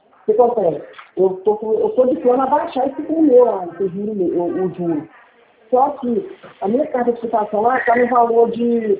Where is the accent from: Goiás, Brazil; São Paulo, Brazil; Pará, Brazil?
Goiás, Brazil; Goiânia; Então, eu sou daqui de Goiânia.